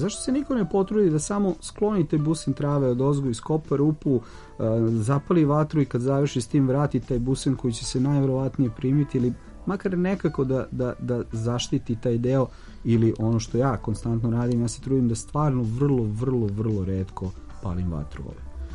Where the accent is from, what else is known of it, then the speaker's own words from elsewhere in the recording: Belgrade, Serbia; born there; ja sam rođen i živim u Beogradu